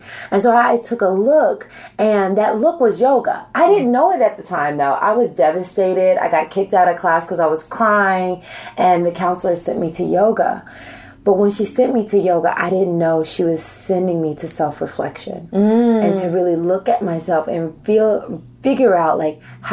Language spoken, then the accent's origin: English; Tennessee, United States; In Tennessee.